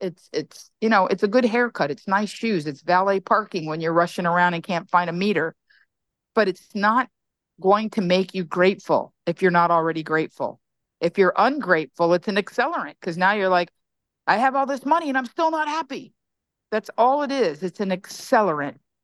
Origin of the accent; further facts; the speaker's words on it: Miami, Florida, United States; I was born and raised in Miami. I jokingly say in my act, the capital of Cuba.